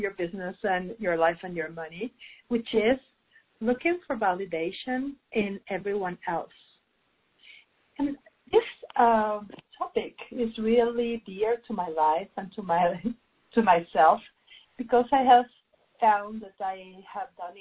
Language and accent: English; Mexico; English is a second language; And if you find my English a little bit weird, it's because I am from Mexico.